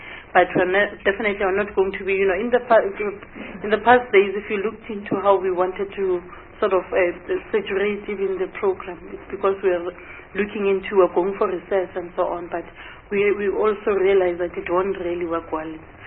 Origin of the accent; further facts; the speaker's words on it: South Africa; we are fit as South African women and so on and so on